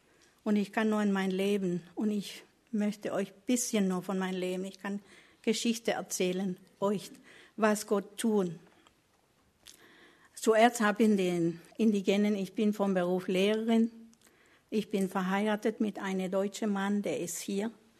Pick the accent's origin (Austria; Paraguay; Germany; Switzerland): Paraguay; born there; German is a second language; Ja, ich bin in Paraguay geboren.